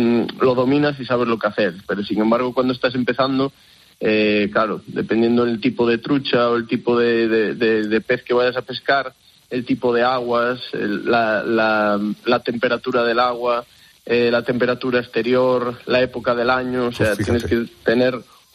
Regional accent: Galicia, Spain; yo soy mucho de mi tierra, me tira mucho Galicia. Y me tira mucho los míos.

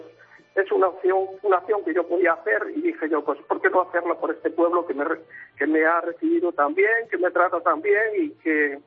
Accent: Trabada, Galicia, Spain; moved away as an adult; now in Equatorial Guinea; yo soy gallego de Trabada, Lugo, y llevo aquí en Guinea Ecuatorial 18 años trabajando en una empresa de americana del petróleo, un ExxonMobil.

